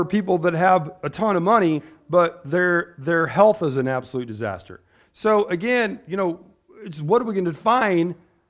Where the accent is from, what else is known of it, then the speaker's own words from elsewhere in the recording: United States; And, you know, I'm an American, right? I'm an American, you know, and that didn't bother me.